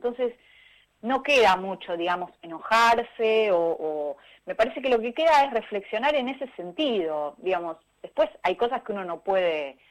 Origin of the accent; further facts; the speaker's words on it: Viedma, Río Negro, Argentina; Especialmente si yo soy del sur de Viedma, que hubo mucho ajuste, mucho problema